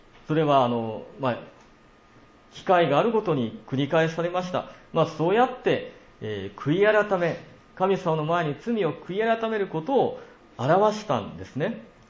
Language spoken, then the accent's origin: Japanese; Yamagata, Japan; 私のふるさとの山形でもイナゴを 食べます、